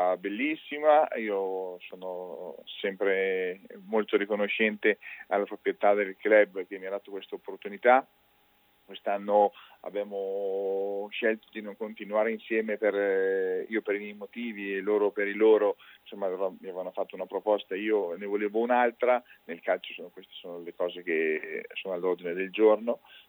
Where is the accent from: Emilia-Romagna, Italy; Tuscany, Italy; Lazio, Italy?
Emilia-Romagna, Italy; Parma; sinceramente sono di Parma